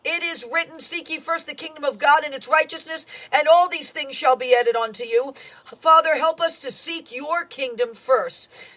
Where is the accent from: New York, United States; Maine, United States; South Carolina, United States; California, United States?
New York, United States; Bronx; I'm from the Bronx